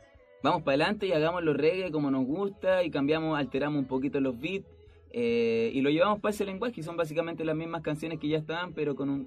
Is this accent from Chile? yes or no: yes; Talca, Maule, Chile; soy de Talca, de una ciudad que es más pequeñita, de la zona centro-sur, en un país tan centralista y además tan eurocéntrico